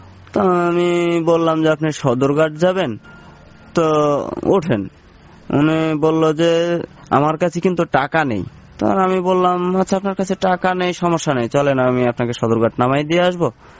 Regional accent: Chittagong Division, Bangladesh; আমি বললাম আমার গ্রামের বাড়ি আবার নোয়াখালী। তখন আমি বললাম যে আমার গ্রামের বাড়ি নোয়াখালীতে

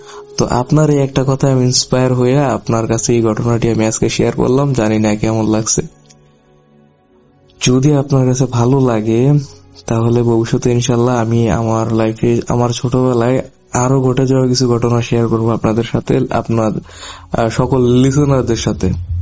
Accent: Comilla, Chittagong Division, Bangladesh; now in Narayanganj, Bangladesh; তখন মূলত আমরা কুমিল্লাতে থাকতাম, বলতে পারেন আমার শৈশব কৈশোর কুমিল্লাতেই কাটছে। আমি কুমিল্লার কোন একটা গ্রামে তখন বসবাস করতাম বা আমার বাড়ি

